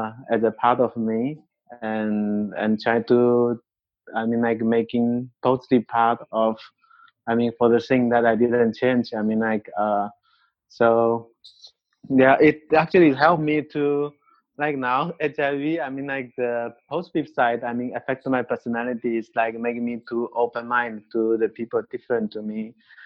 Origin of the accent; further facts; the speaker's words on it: China; English is a second language; moved away as an adult; now in Canada; I was from China and in 2019, and before I went for a registered marriage with my ex-boyfriend in Chile